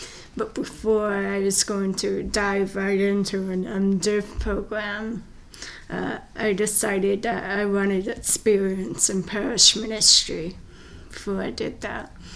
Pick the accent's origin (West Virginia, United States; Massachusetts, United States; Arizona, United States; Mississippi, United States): Arizona, United States; also born or lived in New Mexico / Santa Barbara, California; I'm originally from Arizona, and I also have deep ties to New Mexico. But I came to St. Mark's from Santa Barbara, California.